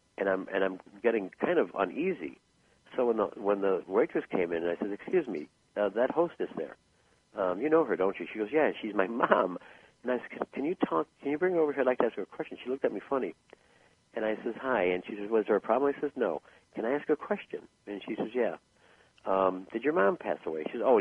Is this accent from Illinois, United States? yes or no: yes; Chicago, Illinois, United States; I grew up in Chicago, all right? And as I got older, I kept moving further and further away from the city.